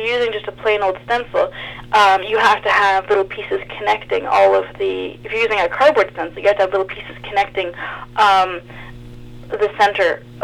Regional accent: Toronto, Ontario, Canada; I grew up here in Toronto, and for the past 8 months, I have lived on the west coast of Canada.

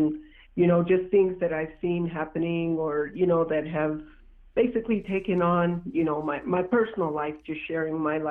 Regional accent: Ohkay Owingeh, New Mexico, United States; So I'm born and raised in Okaawinge, New Mexico, second of eight children.

